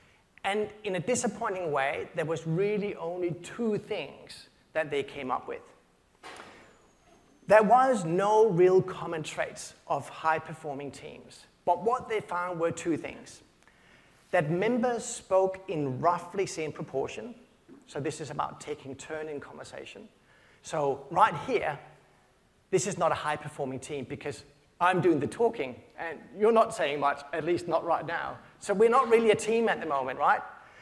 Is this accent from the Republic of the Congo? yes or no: no; Denmark; now in Sydney, Australia; I live in Sydney and Simon lives in Melbourne. And there's some funny way, I grew up in Denmark